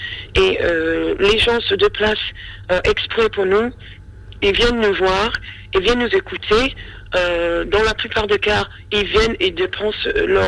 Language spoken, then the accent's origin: French; Florida, United States; Tous les ans pendant mes grandes vacances. Et j'en profite, je rentre chez moi en Floride.